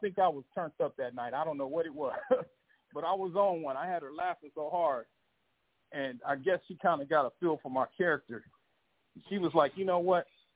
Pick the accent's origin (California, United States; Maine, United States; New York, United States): California, United States; Compton; I was born and raised in Compton. I'm the youngest of three boys, three men.